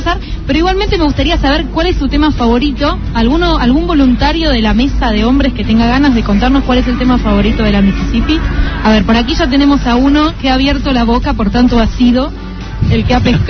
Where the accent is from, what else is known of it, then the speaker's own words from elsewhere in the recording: Buenos Aires, Argentina; De Ramos Mejía. Bueno, en la zona, nosotros somos de Mataderos.